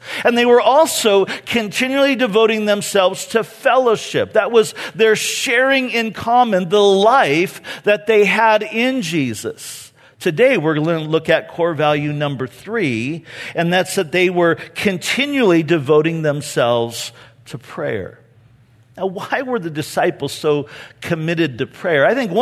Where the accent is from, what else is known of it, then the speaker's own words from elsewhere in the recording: California, United States; now in Vista, United States; You see, I grew up in Orange County, and all the streets up there pretty much are just straight streets that go either north, south, east, and west. But here, it's a little bit different.